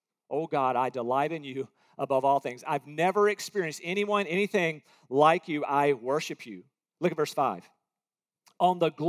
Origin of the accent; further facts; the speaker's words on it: North Carolina, United States; I love barbecue. I'm from North Carolina. I love barbecue, but it's just barbecue.